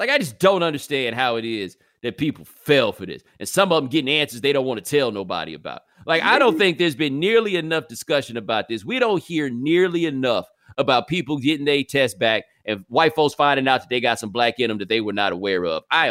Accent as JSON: {"language": "English", "region": "Texas", "country": "United States", "said": "Like, I'm from Texas, obviously."}